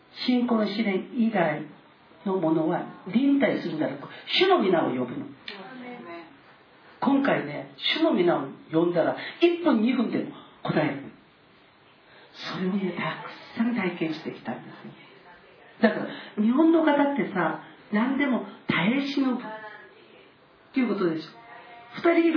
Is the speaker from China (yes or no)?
no; South Korea; now in Japan; 今度私たち韓国人2人ダメなの。